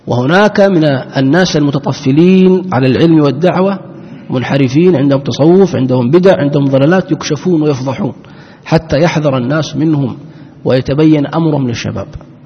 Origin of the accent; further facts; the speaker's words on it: Saudi Arabia; أحد الدعاة المشهورين عندنا في السعودية